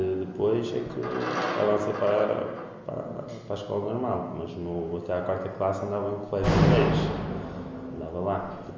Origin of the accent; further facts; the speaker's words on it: Portugal; Sou português.